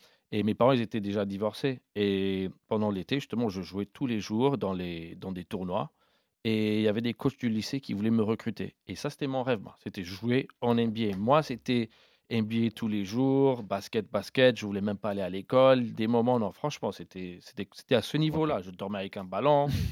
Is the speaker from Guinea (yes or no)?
no; Ethiopia; je suis né en Éthiopie, père grec-éthiopien, mère italienne-érythréenne.